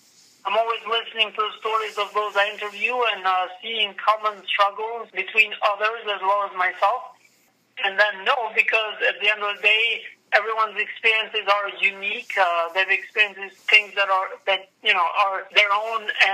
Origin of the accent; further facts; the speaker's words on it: Kosovo; As I grew up in Kosovo during the 80s and the 90s, there was linear progression of conflict.